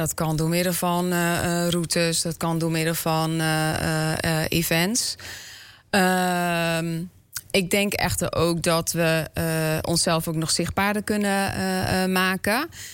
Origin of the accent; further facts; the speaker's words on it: Flevoland, Netherlands; Ik ben geboren en getogen in Flevoland. Dus Flevoland zit in mijn hart.